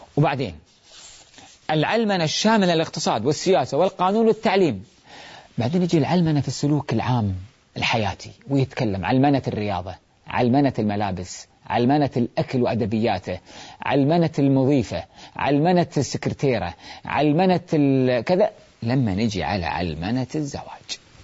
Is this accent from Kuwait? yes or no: yes; Kuwait; إحنا عندنا في الكويت الدولة تعطي للشاب مساعدة مادية كمهر للزواج